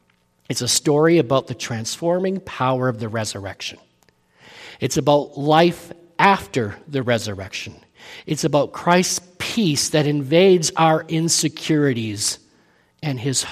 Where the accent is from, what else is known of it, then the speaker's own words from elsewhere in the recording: England, United Kingdom; born there; first language en; I use expressions and idioms that make sense to me as an English-born English speaker